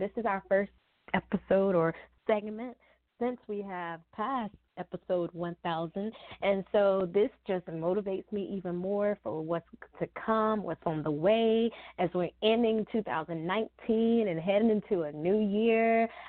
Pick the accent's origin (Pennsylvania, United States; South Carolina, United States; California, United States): South Carolina, United States; Hartsville; now in Florence, United States; So shout out to my hometown, Hartsville, and to my current town where I live, Florence, in the great PD area, and to the great state full of southern hospitality, South Carolina.